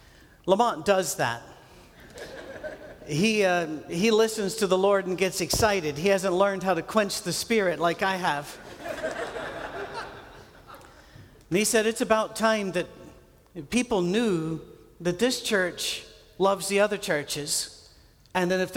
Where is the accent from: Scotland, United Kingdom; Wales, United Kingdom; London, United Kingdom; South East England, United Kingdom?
Scotland, United Kingdom; I'm a Scotsman and I'm white.